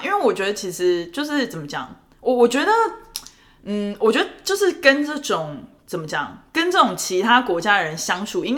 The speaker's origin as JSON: {"language": "Chinese", "country": "Taiwan", "said": "其实我觉得好像其实身为台湾人蛮自豪"}